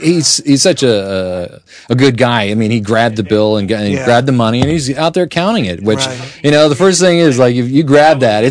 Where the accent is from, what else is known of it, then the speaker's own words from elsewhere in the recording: New York, United States; now in Seattle, United States; Well, I'm not from Seattle.